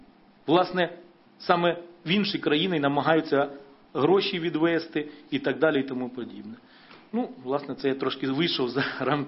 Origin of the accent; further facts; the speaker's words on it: Zazymia, Kyiv Oblast, Ukraine; З Радченком Олександром Васильовичем ми є односельчани. Ми родом із Зазим'я.